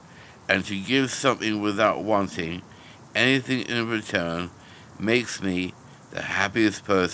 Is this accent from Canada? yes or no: yes; Edmonton, Alberta, Canada; When I was growing up in Edmonton, Alberta, my dad, my mum, and myself went to British Columbia every summer.